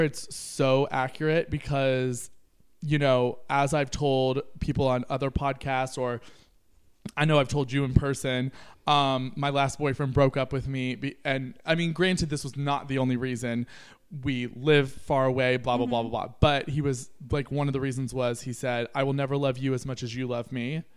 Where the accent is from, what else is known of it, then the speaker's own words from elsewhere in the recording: Kentucky, United States; I grew up in Kentucky.